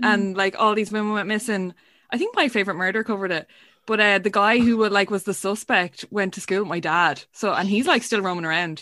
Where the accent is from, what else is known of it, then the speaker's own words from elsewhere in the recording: Wexford, Leinster, Ireland; now in Dublin, Ireland; I'm Wexford.